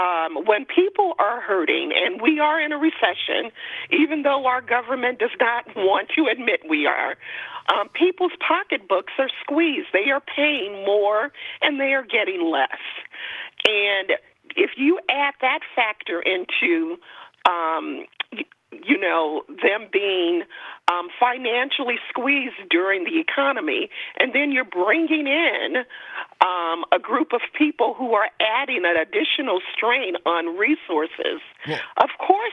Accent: Chicago, Illinois, United States; I was born and raised in Chicago. I am not a Wisconsin native, and I have family members in Chicago.

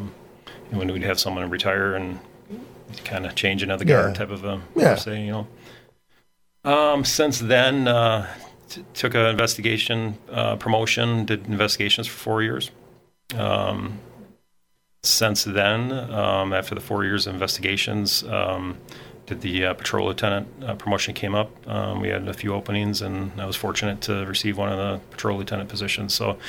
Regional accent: Wisconsin Rapids, Wisconsin, United States; I was born and raised in Wisconsin Rapids. Still currently live in the area, in the county here.

